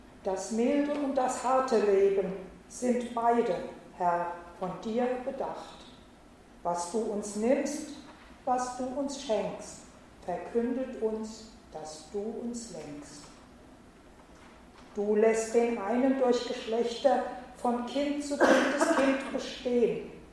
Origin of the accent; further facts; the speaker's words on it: Saxony, Germany; moved away; Ich bin aufgewachsen in Sachsen und meine Eltern, Schwester und ich, flüchteten über West-Berlin nach Hessen.